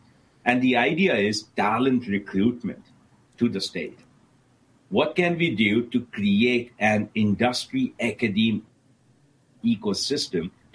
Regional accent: Midwest, United States; I'm from the Midwest. I stay close to Notre Dame.

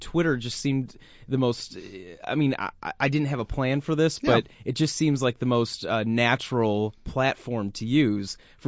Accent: Detroit, Michigan, United States; also born or lived in Los Angeles / Boston; now in Indianapolis, United States; I'm originally from Detroit.

